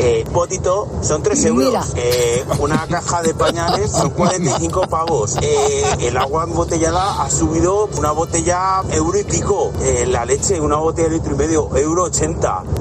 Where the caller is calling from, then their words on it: Zaragoza, Aragon, Spain; de Zaragoza. ¿Qué es lo que ha subido?